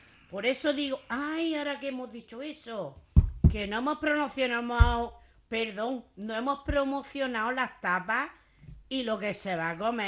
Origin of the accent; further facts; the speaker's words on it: Andalusia, Spain; nos da vergüenza decir que somos andaluza y que tenemos arte en Andalucía.